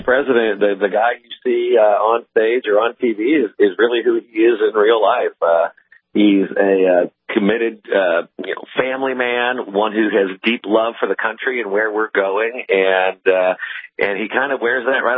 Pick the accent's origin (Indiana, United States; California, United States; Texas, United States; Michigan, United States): Indiana, United States; there are a number of states in my home state of Indiana